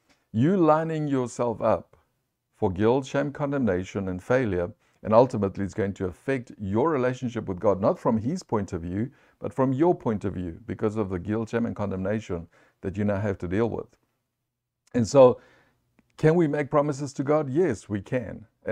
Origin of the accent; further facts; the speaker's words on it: South Africa; now in United States; I was raised in South Africa, therefore, you Americans need to accept me that way, and this is how I'm going to be.